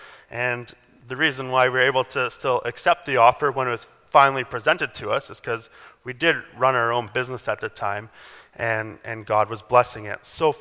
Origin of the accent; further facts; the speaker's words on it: London, Ontario, Canada; also born or lived in Calgary; now in Pickering, Canada; We come from London, Ontario, where I had met Elena, and that's also my hometown